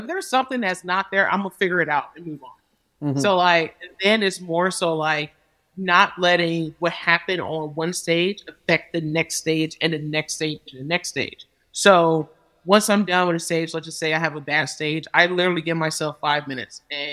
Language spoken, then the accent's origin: English; United States; first of all, I'm American. I can do whatever I want.